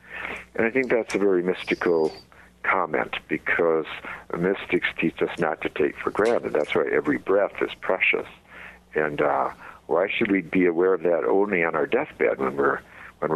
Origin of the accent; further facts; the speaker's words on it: Madison, Wisconsin, United States; I was raised in Wisconsin, Madison, Wisconsin, and of course, out there we had four very severe seasons